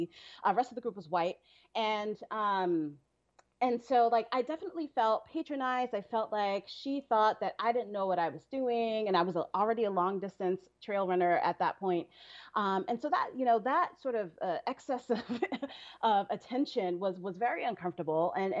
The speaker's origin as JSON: {"language": "English", "town": "Brooklyn", "region": "New York", "country": "United States", "tie": "born or raised there", "lives_now": "Montpelier, United States", "said": "You know, I grew up in Brooklyn, New York."}